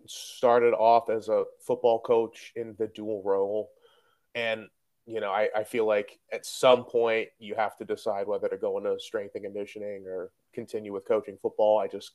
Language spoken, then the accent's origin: English; Syracuse, New York, United States; I'm from the Syracuse area.